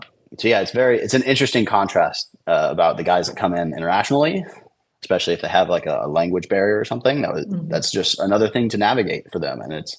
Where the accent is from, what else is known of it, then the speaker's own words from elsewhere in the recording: United States; Sometimes it can be hard as an American to go outside of the country and compete against those players.